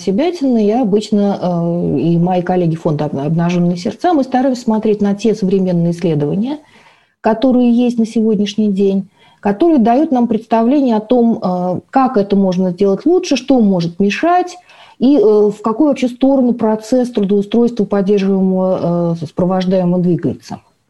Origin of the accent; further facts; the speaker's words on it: Saint Petersburg, Russia; вот я из Санкт-Петербурга